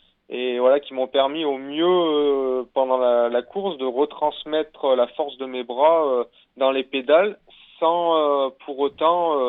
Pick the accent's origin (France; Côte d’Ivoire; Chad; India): France; Bourg-d'Oisans, Auvergne-Rhône-Alpes; moi, je suis originaire de Bourg-d'Oisans, donc dans les Alpes.